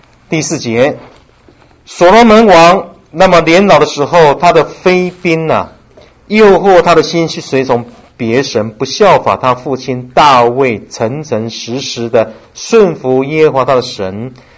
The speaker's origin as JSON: {"language": "Chinese", "country": "China", "said": "哇，他拜的神可真多了哈，有点像我们中国人哈。"}